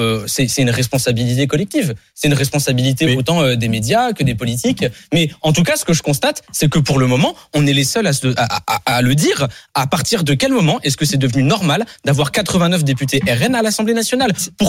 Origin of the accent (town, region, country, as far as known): Île-de-France, France